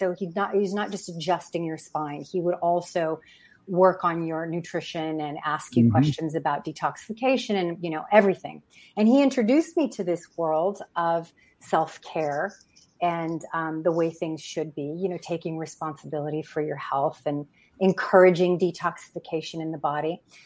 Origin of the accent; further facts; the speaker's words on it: New Mexico, United States; also born or lived in El Paso, Texas; And I was born in El Paso, Texas on accident, but I gladly claim to be partly Texan. And, but we're from New Mexico.